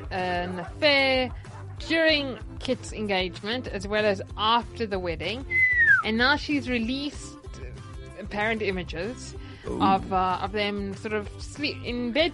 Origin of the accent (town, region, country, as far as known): South Africa